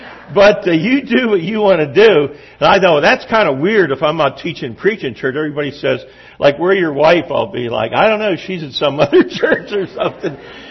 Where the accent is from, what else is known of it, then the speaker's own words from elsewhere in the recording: Pennsylvania, United States; We're from Juniata County. We live about 6 miles east of Mifflintown.